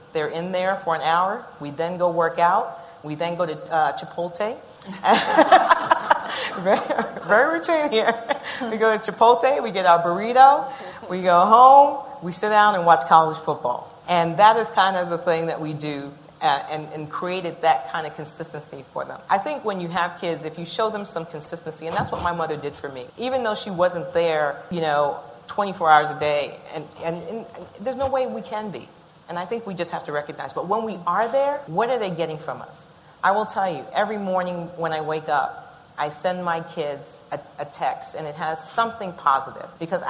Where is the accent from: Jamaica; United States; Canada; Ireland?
Jamaica; So many from Boston Scientific know I'm Jamaican. So Jamaicans work hard, work 5-10 jobs usually.